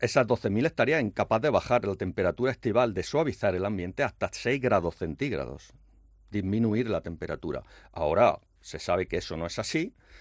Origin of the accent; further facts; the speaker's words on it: Andalusia, Spain; Yo, que no soy exactamente de Granada, pero sí pasaba por la Vega de Granada todos los veranos, cuando íbamos de mi pueblo de Jaén hasta las playas de Málaga